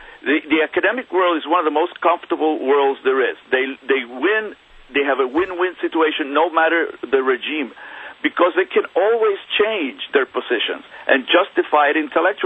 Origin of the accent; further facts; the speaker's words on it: Puerto Rico; No, I'm from Puerto Rico